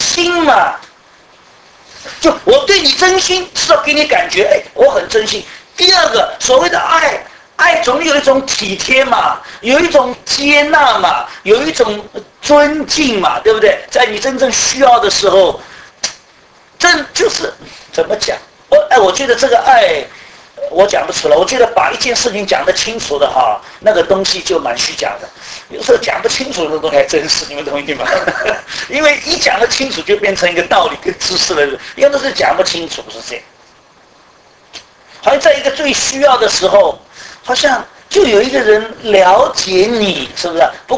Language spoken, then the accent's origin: Chinese; Shanghai, China; 我们上海人最会了，最会了